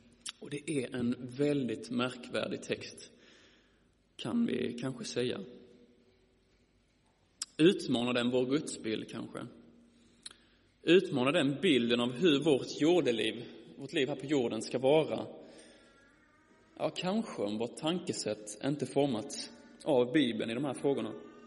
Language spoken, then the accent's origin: Swedish; Malmö, Skåne, Sweden; Som jag sa innan och som ni anar på min dialekt är jag ifrån Malmö. Eller Skåne. Och jag bor där tillsammans med min fru Ronja. Mitt i Malmö i en systerkyrka.